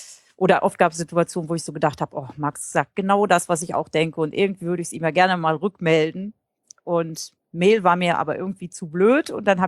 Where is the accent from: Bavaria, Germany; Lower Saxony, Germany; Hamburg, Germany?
Lower Saxony, Germany; Einbeck; in meiner Heimatstadt Einbeck in der Nähe von Göttingen